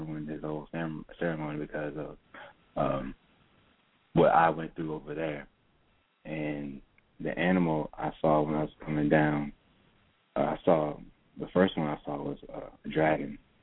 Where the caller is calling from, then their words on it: Raleigh, North Carolina, United States; I'm calling from Raleigh.